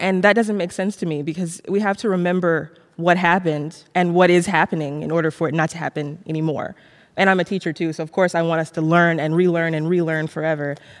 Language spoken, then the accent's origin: English; the South, United States; Growing up in the South, a lot of us who grew up here, we have a love-hate relationship, and I hated it when I was a kid.